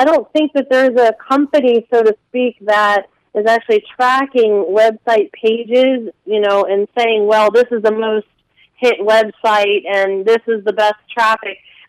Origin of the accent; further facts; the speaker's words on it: Coral Springs, Florida, United States; also born or lived in Staten Island, New York; I'm from down south, where Broward County area. I was raised in Coral Springs.